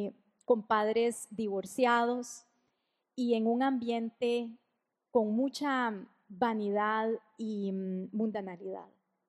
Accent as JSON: {"language": "Spanish", "country": "Costa Rica", "said": "Para los que no lo saben, nosotros somos de Costa Rica."}